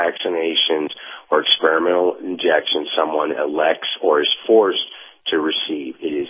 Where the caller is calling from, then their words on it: Tennessee, United States; in East Tennessee again.